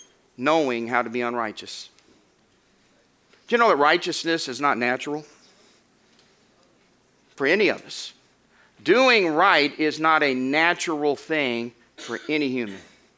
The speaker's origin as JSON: {"language": "English", "region": "the South", "country": "United States", "said": "I'm from the South. We got whoopings."}